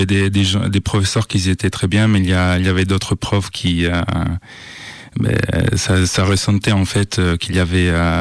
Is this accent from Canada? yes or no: no; Italy; moved away as an adult; now in France; Alors, en fait, je suis italien d'origine tunisienne et ça fait pas longtemps que je vis en France. Et donc, je suis arrivé en France fin 2014.